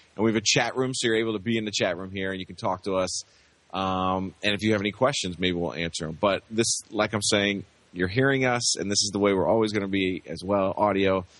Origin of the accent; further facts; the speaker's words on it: North Carolina, United States; which that is my home state, so I could never wear such shirts.